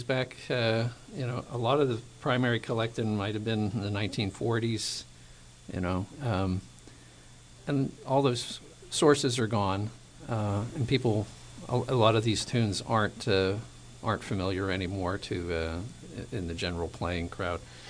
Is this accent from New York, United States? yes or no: no; Blairsville, Pennsylvania, United States; Yeah, and out near where I grew up, I'm from Blairsville